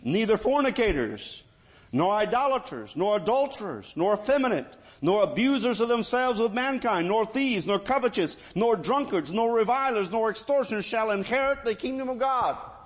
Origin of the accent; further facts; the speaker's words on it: United States; I got that right. I'm an American.